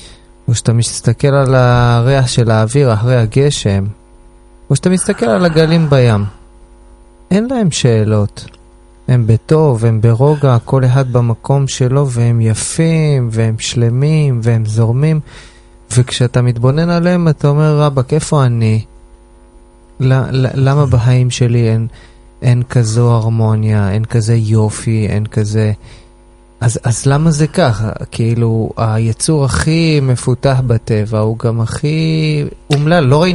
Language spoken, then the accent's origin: Hebrew; Elishiv, Central District, Israel; אני גדלתי במושב, בעמק הפר, מושב אלישיב, והבית שלי היה ממש בסוף המושב, וסביב גבעה ופרדסים, טבע לגמרי.